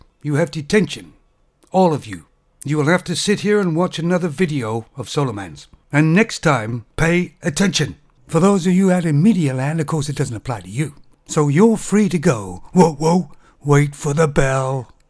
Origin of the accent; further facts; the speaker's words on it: Canada; I'm a Canadian myself.